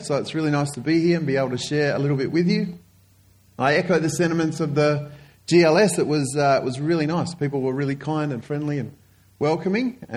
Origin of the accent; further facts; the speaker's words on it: Bentley, Western Australia, Australia; It's a real privilege to be here with you today. I'm from Bentley, and so it's really nice to be. I live north of the river